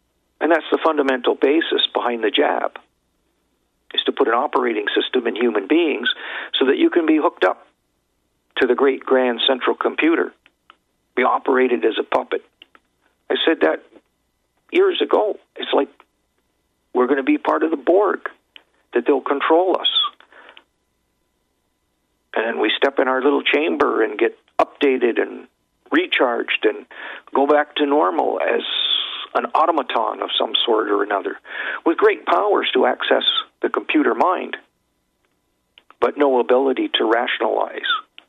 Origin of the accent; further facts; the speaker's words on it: Canada; from Canada.